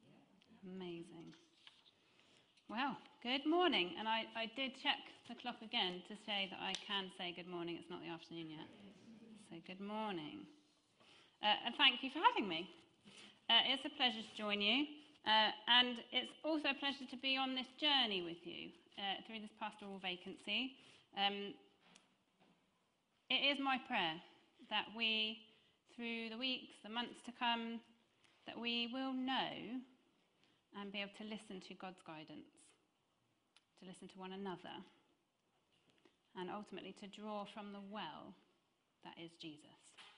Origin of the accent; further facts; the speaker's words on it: Reading, South East England, United Kingdom; born there; I was born in Reading. I am from a Christian home.